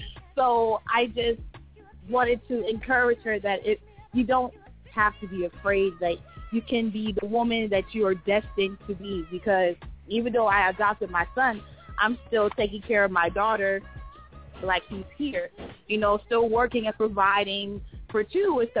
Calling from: Tampa, Florida, United States; from the 813, and I'm calling from Tampa, Florida.

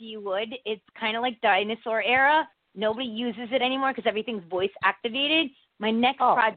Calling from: Connecticut, United States; from Connecticut.

